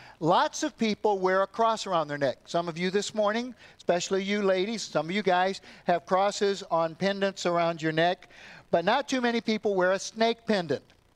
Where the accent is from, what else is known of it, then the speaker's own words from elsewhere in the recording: Michigan, United States; I grew up here in Michigan where most snakes are harmless, at least the ones in my yard were.